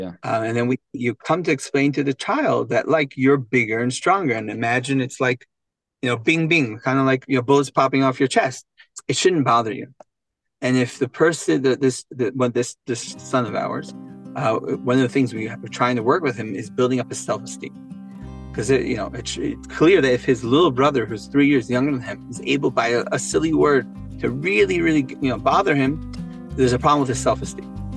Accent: Israel; And if I go to the kindergarten growing up in Israel, my mom always said, when you're in elementary school in Israel, some kid hits you, you hit them back harder.

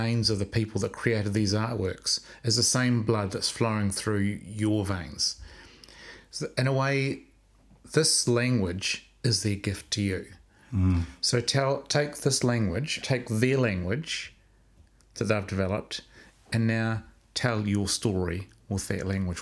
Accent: Christchurch, Canterbury, New Zealand; I grew up in Christchurch.

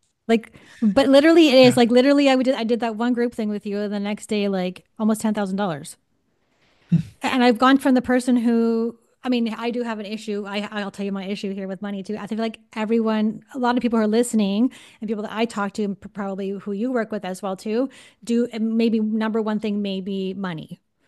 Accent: Toronto, Ontario, Canada; I'm from Toronto, right?

